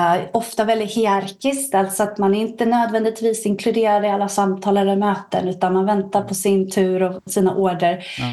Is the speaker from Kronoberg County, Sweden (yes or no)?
no; Stockholm, Stockholm County, Sweden; also born or lived in Linköping; jag är född och uppvuxen i Stockholm och flyttade till Linköping för att plugga till gymnasielärare. Så att jag har bott i Linköping ungefär 6 år under min utbildning där.